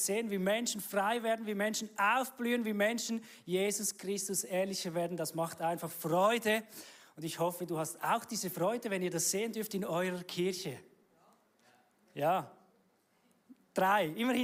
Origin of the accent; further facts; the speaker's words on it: Walenstadt, St. Gallen, Switzerland; also born or lived in Zürich; Ich bin aufgewachsen in Walenstadt, habe dann ein Auslandjahr gemacht oder 10 Jahre in Zürich.